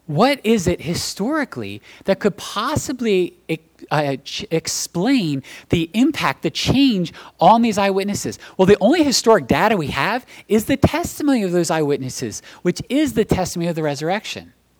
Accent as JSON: {"language": "English", "region": "New Jersey", "country": "United States", "tie": "born or raised there", "said": "I grew up in South Jersey, and we used to love, as a family, go to Ocean City."}